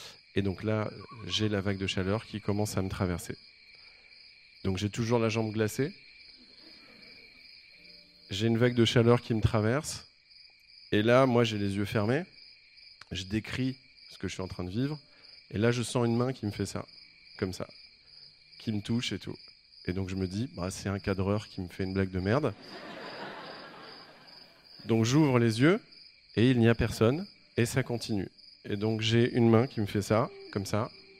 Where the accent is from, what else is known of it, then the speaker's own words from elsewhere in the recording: Rouen, Normandy, France; born there; Je suis né à Rouen en fait.